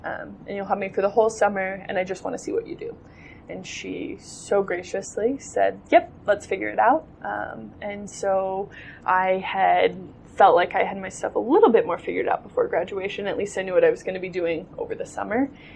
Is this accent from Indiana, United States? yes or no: no; Wyoming, United States; I love Wyoming. I'm from Wyoming. I love being home